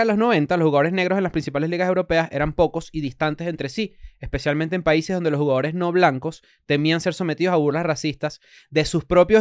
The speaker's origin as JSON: {"language": "Spanish", "country": "Venezuela", "said": "Y que uno como venezolano también vive"}